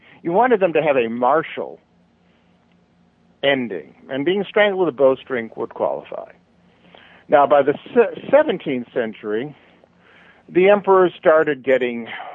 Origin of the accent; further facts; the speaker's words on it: Midwest, United States; I'm a Midwesterner, so you know.